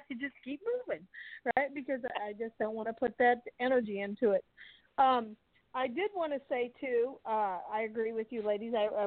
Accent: Alton, Illinois, United States; Like you said, I grew up in Alton

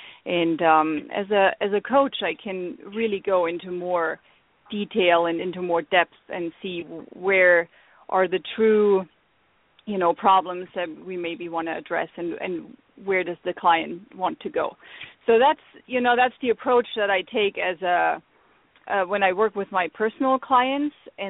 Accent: Germany; English is a second language; moved away as an adult; now in United States; you and your guests or listeners will hear my accent, and some of them might ask, where is she coming from? I get that quite often. So originally I'm from Germany, and I met my husband over in Germany when he was stationed there

